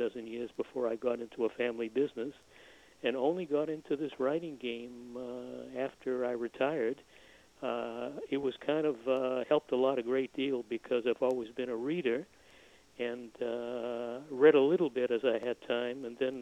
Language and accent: English; Boston, Massachusetts, United States; Yeah, I grew up in Boston, went to Harvard.